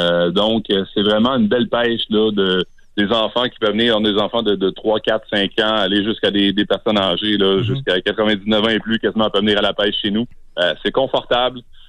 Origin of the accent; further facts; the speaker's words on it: Sainte-Anne-de-la-Pérade, Quebec, Canada; Je suis natif de Saint-Anne-de-la-Pérade, puis j'ai une pourvoirie aussi là, sur la rivière.